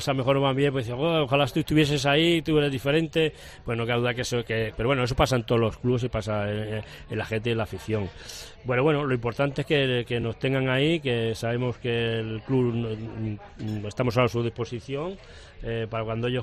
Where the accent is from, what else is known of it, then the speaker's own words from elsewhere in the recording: Cáceres, Extremadura, Spain; born there; also born or lived in Mallorca; yo soy nacido en Cáceres, sí. Y cuando vine a vivir a Mallorca me vine a Soncladera.